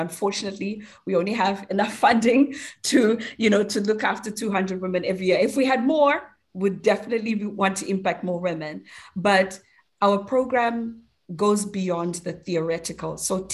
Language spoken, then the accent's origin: English; Zimbabwe; moved away as an adult; now in United Kingdom; I was actually born and raised in Zimbabwe, to a South African mom and a Zimbabwean dad. I grew up there for my formative years, so all the way through to university. And then I moved to the UK